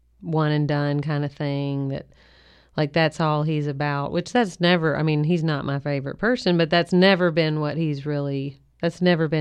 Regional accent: Kentucky, United States; it's not just because I grew up in Kentucky

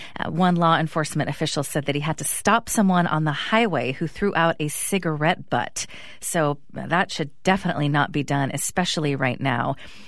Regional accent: California, United States; Well, you know, I grew up in Sonoma County, Arielle, so I knew Healdsburg before it was referred to as the wine country.

